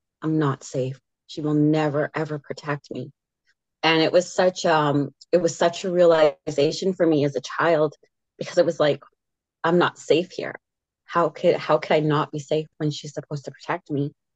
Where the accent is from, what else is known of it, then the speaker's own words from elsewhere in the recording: Edmonton, Alberta, Canada; also born or lived in Vancouver; I was born in Edmonton and raised between Vancouver and Edmonton.